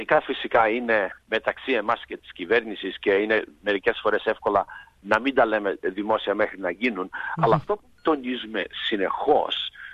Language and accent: Greek; Australia; και είμαστε δύο από την Αυστραλία, εγώ και ο Στίβ Δημόπουλος